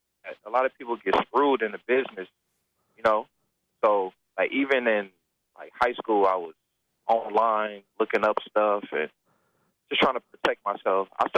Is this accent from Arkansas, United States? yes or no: no; Milwaukee, Wisconsin, United States; But growing up in Milwaukee, it really taught me a lot.